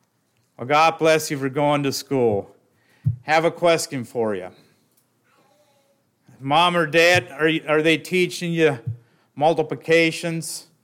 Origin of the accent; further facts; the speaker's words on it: Trail, Ohio, United States; I grew up in Holmes County, as you probably all heard by now, with my accent, Trail, Ohio.